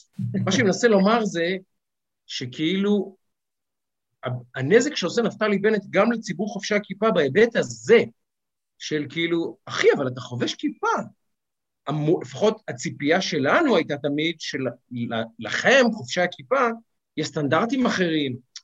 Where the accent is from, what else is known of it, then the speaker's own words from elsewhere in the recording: Ramat Gan, Tel Aviv District, Israel; אני גדלתי בשכונה חרדית, שכונה חילונית, סליחה. ברמת גן יש גם הרבה כמובן חופשי כיפה, וכל הילדות שלי הסתובבתי עם חבר'ה, אתה יודע, מהפועל המזרחי, מה שנקרא, מציונות הדתית